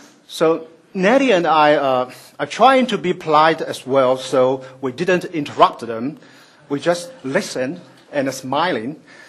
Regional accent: Shanghai, China; first language Shanghainese; English is a second language; You know, because the English is my fourth language. It ranks after Shanghainese, Mandarin, and Cantonese. So I could not help speaking English with this, you know, mysterious mixed flavor of those spoken Chinese

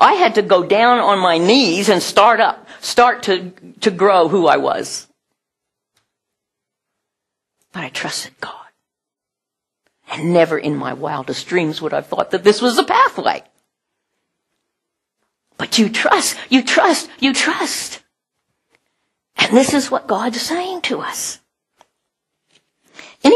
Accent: United States; moved away as an adult; When I came from America, having had wonderful career in teaching and all that sort of stuff. In corporate America, kind of high up in things.

